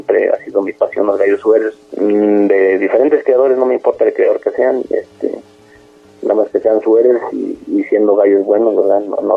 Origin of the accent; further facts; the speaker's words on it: Cuautitlán Izcalli, State of Mexico, Mexico; Yo soy originario de Santa Bárbara, Cuautitlán Izcalli, Estado de México.